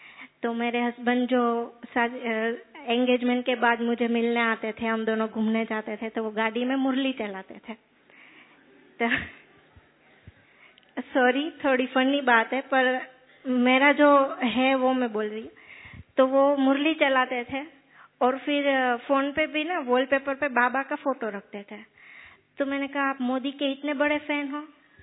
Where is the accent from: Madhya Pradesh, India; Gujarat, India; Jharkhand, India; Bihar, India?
Gujarat, India; Rajkot; मैं राजकोट से हूँ, अवधपुरी रेखा दीदी के सेंटर से।